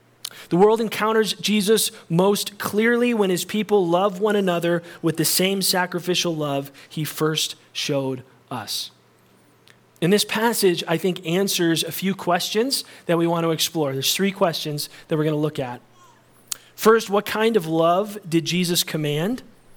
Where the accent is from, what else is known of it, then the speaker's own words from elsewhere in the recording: Illinois, United States; I grew up outside of Chicago, so it was really scary merging onto the highway.